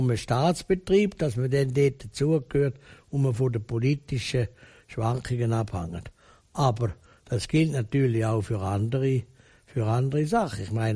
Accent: Switzerland; Für mich als Schweizer

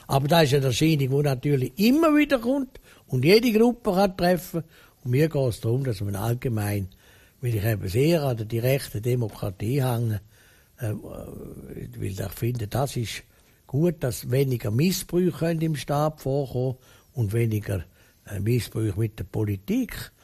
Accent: Switzerland; Und das ist für mich als Schweizer so Freund in den Ohren.

